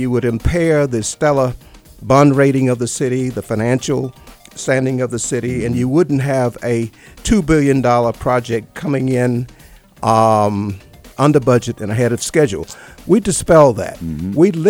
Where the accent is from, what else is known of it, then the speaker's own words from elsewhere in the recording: Georgia, United States; It's been a long journey from the cotton fields of Coweta County and from the background that I grew up in the Jim Crow South.